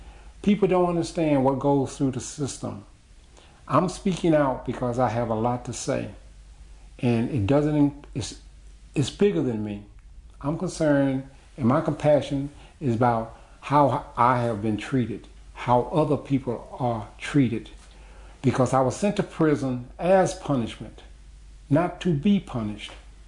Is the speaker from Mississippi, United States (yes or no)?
yes; Mississippi, United States; I'm a country boy. I was born and raised in Mississippi.